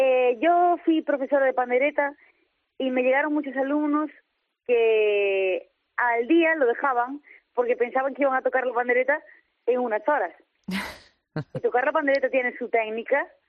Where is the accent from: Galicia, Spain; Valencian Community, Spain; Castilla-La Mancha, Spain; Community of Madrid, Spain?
Galicia, Spain; yo me fui a estudiar a Santiago, yo soy de una aldea de la costa de Galicia, y cuando me fui a estudiar a Santiago de Compostela